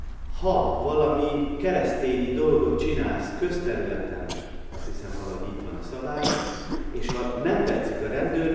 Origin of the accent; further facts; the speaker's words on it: Hungary; És akkor kérdezték, hogy honnan jöttünk. Hát mondom, Magyarországról.